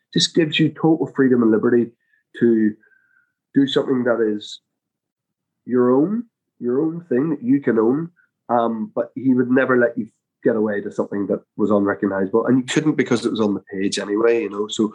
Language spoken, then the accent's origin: English; Belfast, Northern Ireland, United Kingdom; I'm from Belfast, you know, so I know these people, like I grew up with these people.